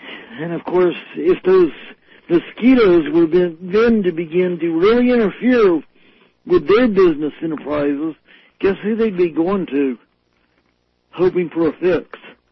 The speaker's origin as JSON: {"language": "English", "region": "the South", "country": "United States", "tie": "born or raised there", "said": "the various things that we were taught growing up in the South."}